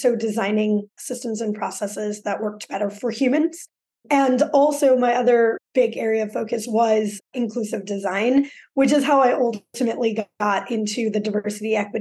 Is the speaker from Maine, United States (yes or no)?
no; Louisiana, United States; I grew up in South Louisiana.